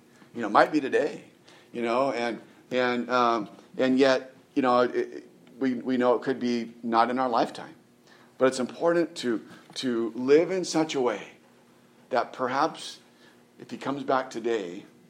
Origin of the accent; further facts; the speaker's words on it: California, United States; So, you know, we're from California. We've seen a lot of earthquakes.